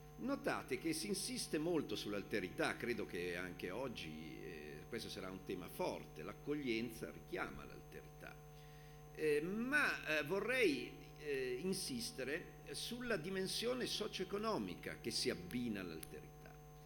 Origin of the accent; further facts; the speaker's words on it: Piedmont, Italy; now in Milan, Italy; Io sono piemontese, ma vivo a Milano da oltre 30 anni, ahimè trascinato lì per matrimonio. E nel mio quartiere di periferia c'è la scuola giapponese.